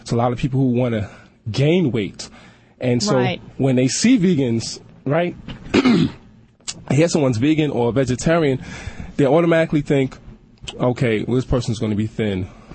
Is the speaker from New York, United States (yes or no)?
yes; Brooklyn, New York, United States; I'm born and raised in Brooklyn.